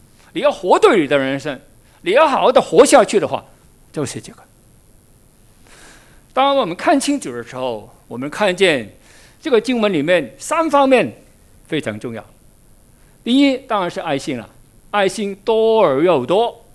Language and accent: Chinese; Guangdong, China; accent: Teochew; Chinese is a second language; 我是潮州人，所以普通话总是有点硬的。